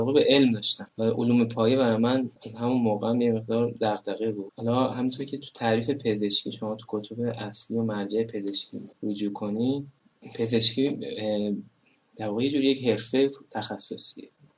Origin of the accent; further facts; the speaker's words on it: Tehran, Tehran Province, Iran; من اهل تهرانم